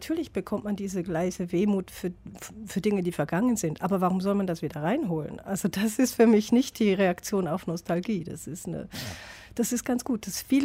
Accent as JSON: {"language": "German", "country": "Switzerland", "said": "Ich bin ja Schweizerin."}